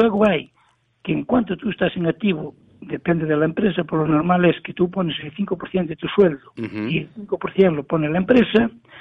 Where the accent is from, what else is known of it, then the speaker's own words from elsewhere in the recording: Pantón, Galicia, Spain; moved away as an adult; De Pantón. Yeah. Yo soy de Pantón. Soy de Pantón con el límite de Monfort. ¿Eh? Sí. Yo soy del último pueblo de Pantón, limitando con Monfort. Pero bueno, soy de Pantón y muy orgulloso de ser de Pantón. Me marché de aquí con 23 años, me fui para Suiza.